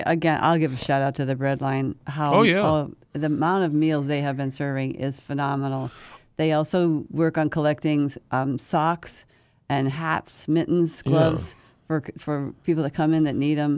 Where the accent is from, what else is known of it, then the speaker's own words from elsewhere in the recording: Fairbanks, Alaska, United States; I'm so proud to live in this community in my town, my hometown. Take care of yourself. Keep moving. Try to improve your diets. Get out there. Talk to people. Help people. And just keep doing what we do in Fairbanks.